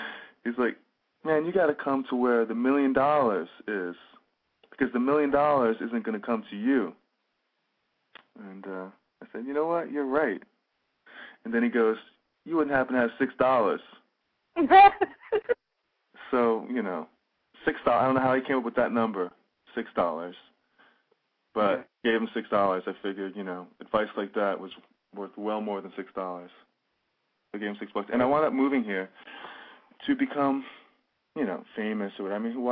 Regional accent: Fort Lauderdale, Florida, United States; Well, you know, growing up in Fort Lauderdale, you know, is

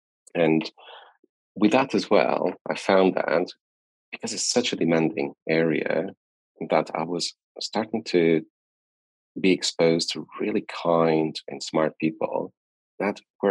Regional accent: Porto, Porto District, Portugal; so I'm originally from Portugal, Porto, and I studied into what's called ISEC, which is Institute of Engineering of Porto.

